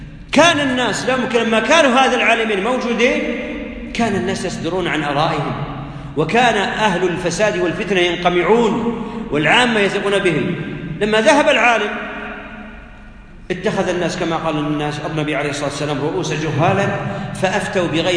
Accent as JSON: {"language": "Arabic", "country": "Saudi Arabia"}